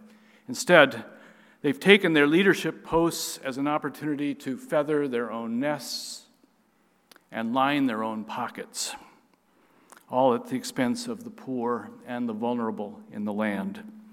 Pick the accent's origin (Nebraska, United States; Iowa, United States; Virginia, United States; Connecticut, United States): Nebraska, United States; And I come from Nebraska, and we're known as Nebraska Nice.